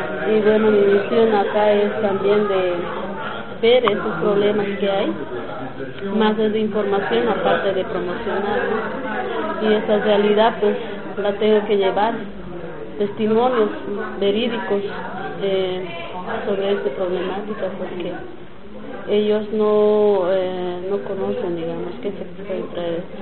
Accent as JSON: {"language": "Spanish", "region": "Cochabamba", "country": "Bolivia", "said": "soy también boliviana del departamento de Cochabamba."}